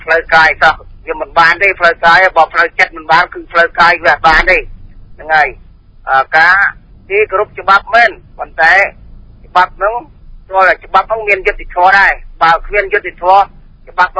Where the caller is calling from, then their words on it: Prey Veng, Cambodia; មកខ្ញុំមកពីព្រៃវែង